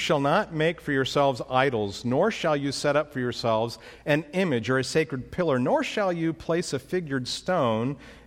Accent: California, United States; I was born and raised in California. That's a different state now.

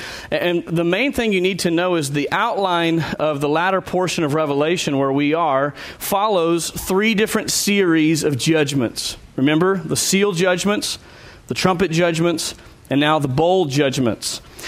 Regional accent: Texas, United States; And I grew up in East Texas where that was the same reality for us.

